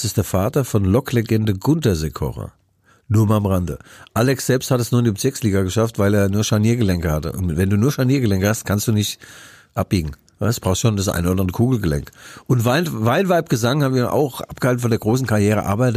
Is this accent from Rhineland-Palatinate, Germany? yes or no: yes; Mainz, Rhineland-Palatinate, Germany; bei uns in Mainz